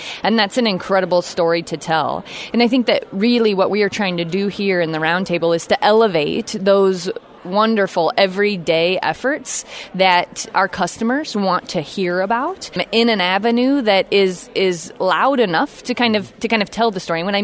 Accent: California, United States; And I grew up in California where arrows are shot pretty frequently.

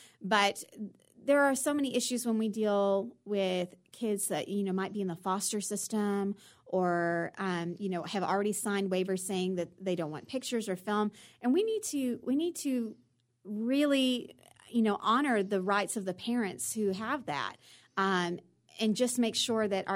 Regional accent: Broken Bow, Oklahoma, United States; growing up in Broken Bow, we know the importance of agriculture

